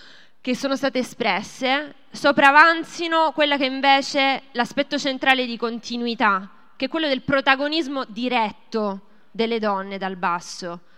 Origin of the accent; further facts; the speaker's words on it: Rome, Lazio, Italy; della corrente umanista socialista e vengo da Roma.